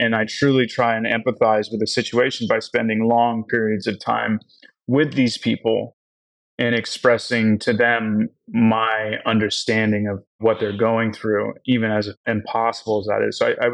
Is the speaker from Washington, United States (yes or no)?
yes; Seattle, Washington, United States; I grew up in Seattle, Washington. I went to school in Oregon